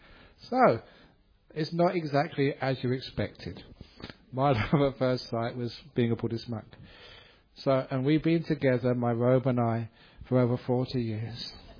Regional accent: Cambridge, East of England, United Kingdom; Basically, we grew up together in Cambridge.

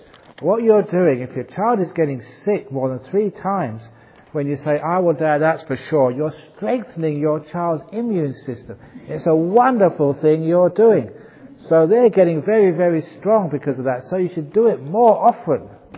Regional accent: Australia; I am Australian and I have grown up in farm-like conditions during my childhood.

